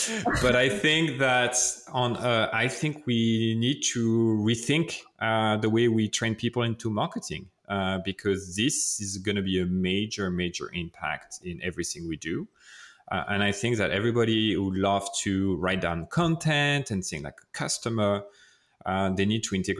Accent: France; accent: French; English is a second language; And sorry, that's my French accent for those who can't hear it.

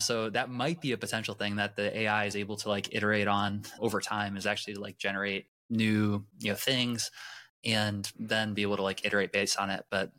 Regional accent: Vermillion, South Dakota, United States; now in Orlando, United States; I grew up in Vermilion, South Dakota. So very different place than where I am now in Orlando.

